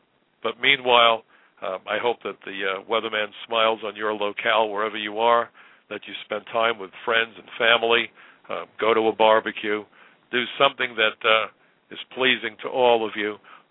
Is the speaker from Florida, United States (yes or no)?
no; New York City, New York, United States; I can tell you as a New Yorker, I live in the most diverse city in the United States, if not the world.